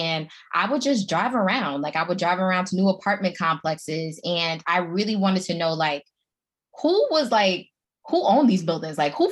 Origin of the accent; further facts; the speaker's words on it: New York, United States; now in Texas, United States; So I'm like a New Yorker, like born and raised. And I said, you know what, let me move to Texas.